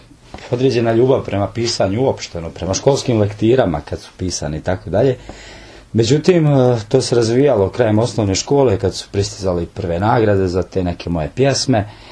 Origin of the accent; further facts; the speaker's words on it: Republika Srpska, Bosnia & Herzegovina; kod nas u Republici Srpskoj, Gradišci, Banja Luci, u Krajini nedostaje stručnjaka za ustavna pitanja